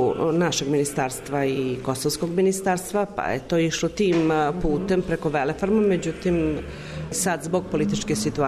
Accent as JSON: {"language": "Serbian", "town": "Niš", "region": "Southern and Eastern Serbia", "country": "Serbia", "said": "Ja sam iz Niša, radim ovdje dve nedelje, ne."}